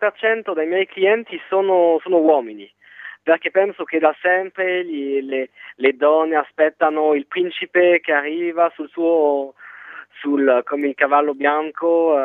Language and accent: Italian; France; Italian is a second language; also born or lived in Italy; anche se sono francese, sono stato fortunato di vivere 4 anni in Italia, ero vicino a Venezia